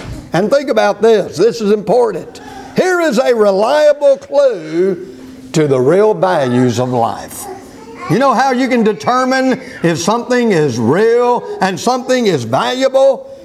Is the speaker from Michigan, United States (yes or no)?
no; Houston, Texas, United States; in the family that I was brought up in Houston, Texas, as far as I remember, we didn't eat a whole lot of rice